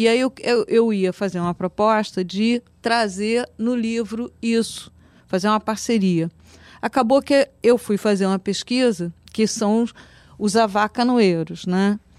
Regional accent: Rio de Janeiro, Brazil; E a gente é do Grajaú, a gente é da zona norte do Rio, né?

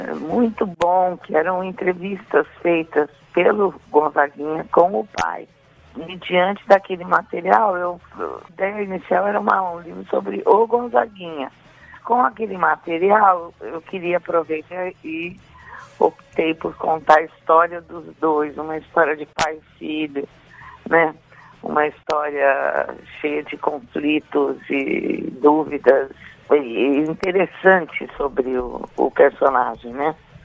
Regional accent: São Paulo, Brazil; Eu sou de São Paulo

